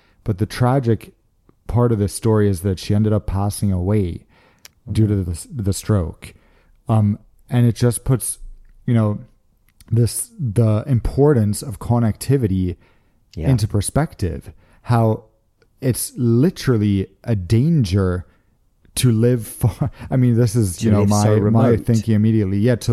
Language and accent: English; Gothenburg, Västra Götaland, Sweden; pretty much complaining about growing up in Gothenburg